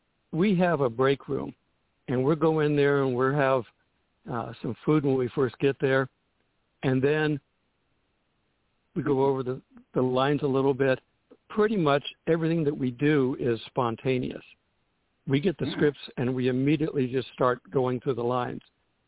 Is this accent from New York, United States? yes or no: no; West Hollywood, California, United States; I grew up in West Hollywood, so it's all normal for me.